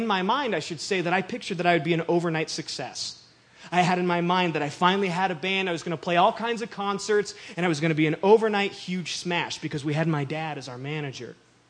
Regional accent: Utah, United States; I grew up in Utah, so certainly I'd heard of Jesus Christ.

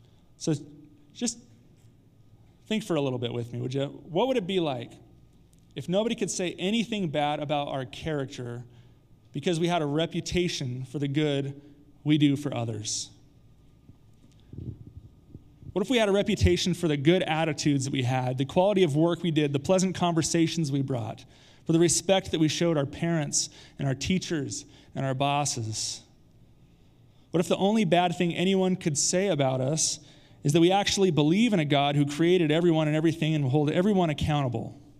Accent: Magna, Utah, United States; I get it, I'm from Magna.

